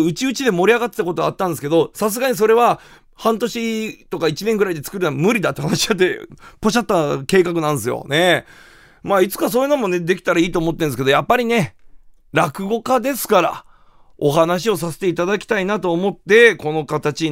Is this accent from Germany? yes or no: no; Kumamoto, Japan; 正直言って僕、熊本出身だしな。